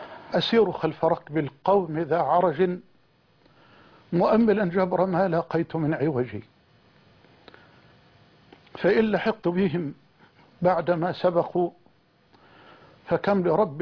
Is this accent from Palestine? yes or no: no; Egypt; بلدنا مصر